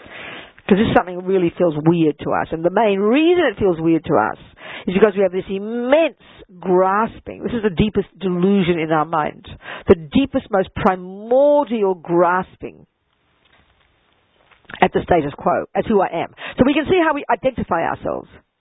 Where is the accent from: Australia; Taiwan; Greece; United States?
Australia; I am an Australian, 69-year-old, female, Buddhist nun. That's a fact. All those things. Tick the boxes, I'm all of those things. I'm American as well, actually.